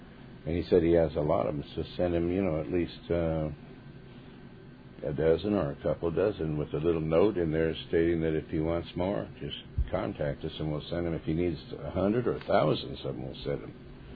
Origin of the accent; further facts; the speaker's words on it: Montana, United States; I was raised in Montana, and trout line, I guess that's where they fish for trout.